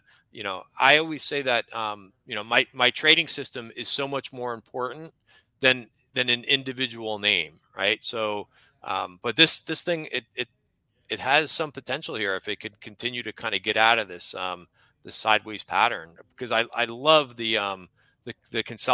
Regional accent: New Jersey, United States; New Jersey, and my office is in New York City.

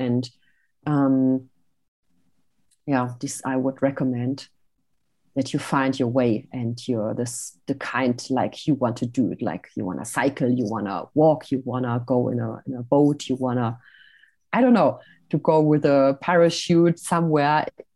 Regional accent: Switzerland; Sometimes I'm doing little videos here from my hometown. I call them Hello from Switzerland.

